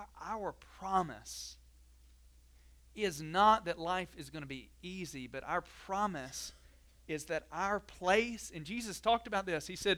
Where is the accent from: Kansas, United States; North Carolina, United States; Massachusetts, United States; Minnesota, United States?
North Carolina, United States; accent: southern; I am from North Carolina originally, and, like, words, southern words come out. I mean, there, I know I kind of have a southern accent anyway